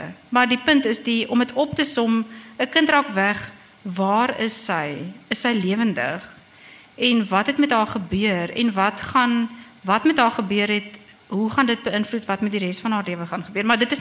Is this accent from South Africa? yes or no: yes; Bloemfontein, Free State, South Africa; also born or lived in Stellenbosch; In die werklike lewe, soos wat Frans wat weet, het ek groot geword in Bloemfontein. Hoewel, nog voor Bloemfontein was daar nog ander goed ook. Eintlik is ek gebore, die eerste paar jaar van my lewe het ek in Zimbabwe woonstelle in La Colline in Stellenbosch geblei.